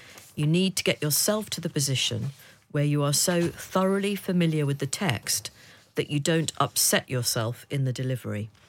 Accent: Australia; I'm Australian

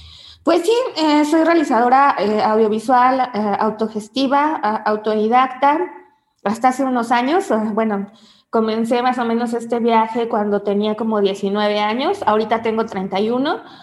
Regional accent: Puebla, Mexico; la ciudad de Puebla, que es de donde yo soy.

